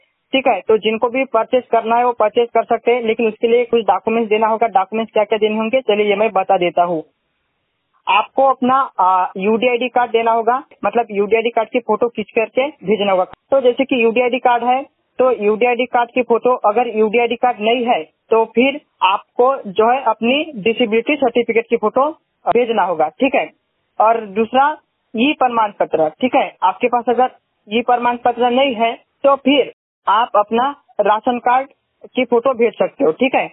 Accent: Nagpur, Maharashtra, India; और मैं नागपुर महाराष्ट्र से हूँ।

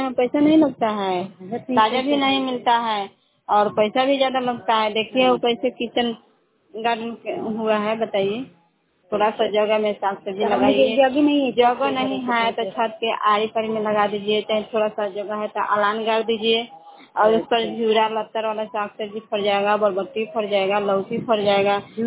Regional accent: Bihar, India; हम तारानगर पंचायत से जुड़े हुए हैं, मकर प्रखंड के रहने वाली हूँ।

